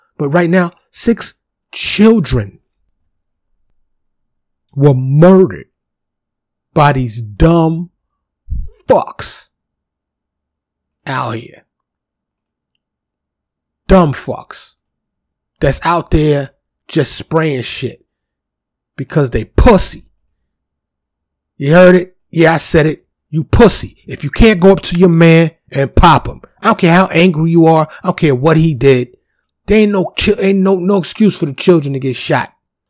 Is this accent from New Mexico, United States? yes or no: no; New York City, New York, United States; also born or lived in Bronx; I'm born and raised in New York City in the streets of Harlem in the South Bronx, ran around Queens and Brooklyn.